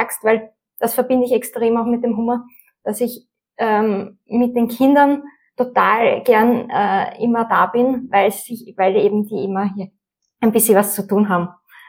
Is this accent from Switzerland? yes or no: no; Vienna, Austria; Ich bin nämlich in Simmering hier aufgewachsen.